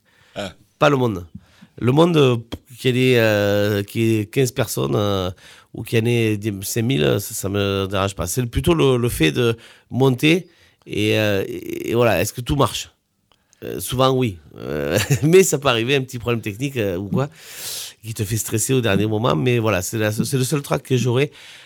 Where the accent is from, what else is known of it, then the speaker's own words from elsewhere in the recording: Cahors, Occitanie, France; on est originaire d'ici, de Cahors